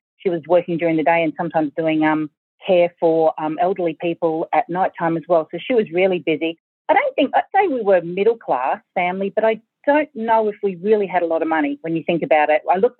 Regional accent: Brisbane, Queensland, Australia; I grew up in Brisbane in the northern suburbs, in a suburb called West Chermside.

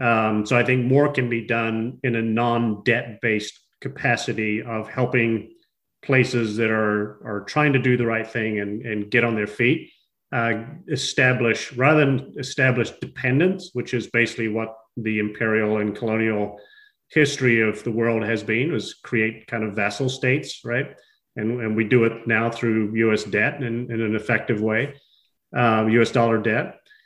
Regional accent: New Zealand; I'm from New Zealand.

